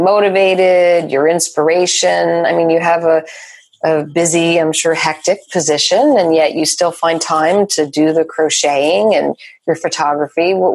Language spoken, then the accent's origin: English; New Jersey, United States; home state, New Jersey.